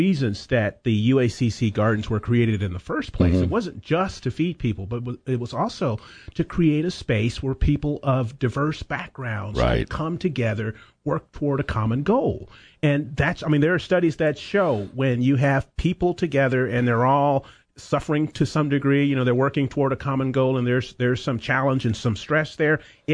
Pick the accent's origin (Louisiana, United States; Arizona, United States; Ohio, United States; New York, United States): Arizona, United States; when I was growing up in Arizona, my mom had me out there in 95-degree heat weeding in an Arizona garden.